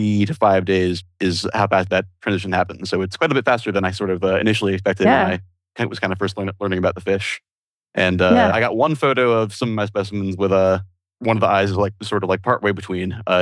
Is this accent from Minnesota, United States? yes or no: no; Florida, United States; at least where I grew up in West Florida, it's mostly the Gulf flounder.